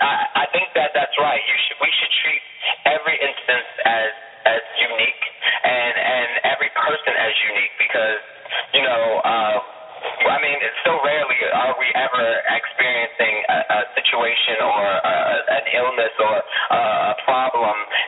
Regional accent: United States; I'm an American, but like, you know, I have a different experience as would another American.

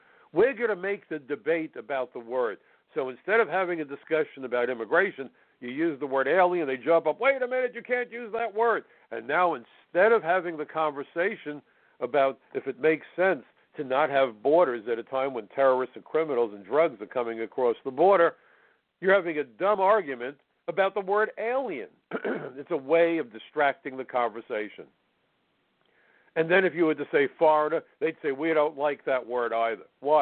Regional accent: New York City, New York, United States; the liberal mindset that I was taught as a child growing up in New York City a long time ago.

